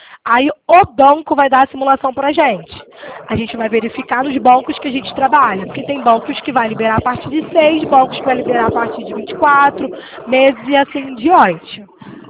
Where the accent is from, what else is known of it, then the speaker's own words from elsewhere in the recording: Rio de Janeiro, Brazil; a senhora viu que eu sou carioca.